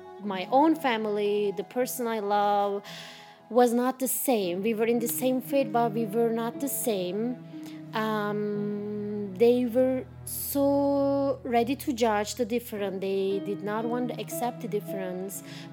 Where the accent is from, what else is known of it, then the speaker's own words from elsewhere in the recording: Turkey; English is a second language; moved away as an adult; now in United States; and I am from Turkey, and I've been in the United States like on and off 4 years.